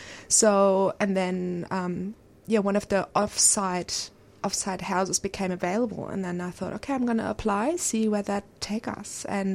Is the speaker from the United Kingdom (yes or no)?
no; Germany; moved away as an adult; Yes, so I'm originally from Germany. I came here 8 years ago and, just arrived as, you know, just a normal backpacker and just lived in a couple of families.